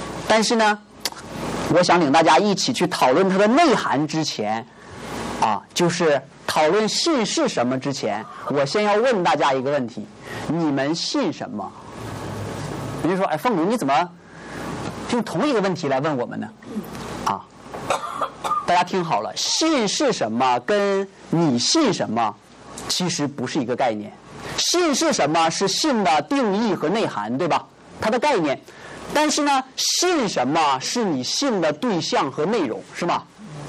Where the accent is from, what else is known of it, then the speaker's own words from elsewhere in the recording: Heilongjiang, China; now in Boston, United States; 那我来自于中国的黑龙江省啊，现在在 Boston College， 就是波士顿学院 BC 哈，读神学。所以我是一名神学生